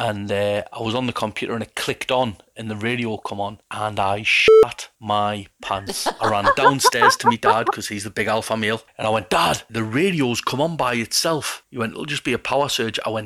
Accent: Newcastle, North East England, United Kingdom; I'm from Newcastle, England.

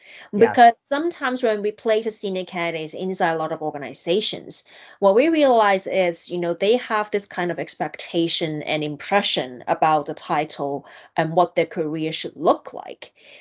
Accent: Hong Kong; I'm from Hong Kong

